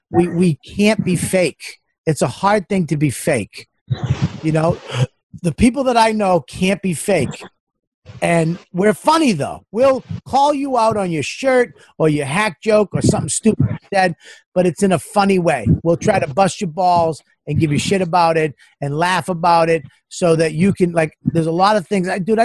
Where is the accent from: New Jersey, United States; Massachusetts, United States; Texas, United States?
Massachusetts, United States; Boston; I'm from Boston. I love America.